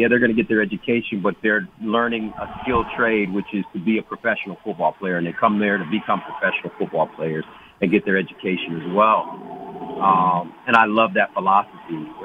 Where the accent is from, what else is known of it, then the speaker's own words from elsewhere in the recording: Michigan, United States; I mean, I was born and raised in Michigan. I'm a Michigan fan since I was born.